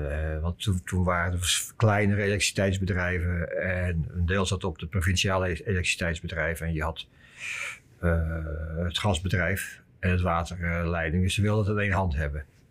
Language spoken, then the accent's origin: Dutch; Rotterdam, South Holland, Netherlands; Dus ik woon nu in Rotterdam, hè? En ik kwam uit Rotterdam.